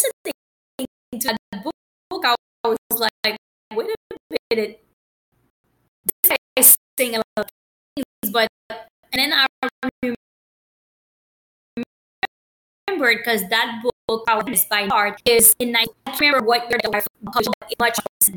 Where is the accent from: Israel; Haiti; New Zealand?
Haiti; also born or lived in Washington, D.C., United States; now in Miami, United States; I'm in Miami now. I'm from Miami. Well, I'm originally from Haiti, but, you know, I've been living in Miami. I've been in the States now for over, it's going to be 27 years next month.